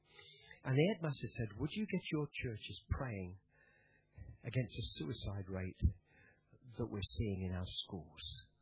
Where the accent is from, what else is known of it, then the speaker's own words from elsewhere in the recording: England, United Kingdom; now in Perth, Australia; I come from England, but I love Australia. I love Perth.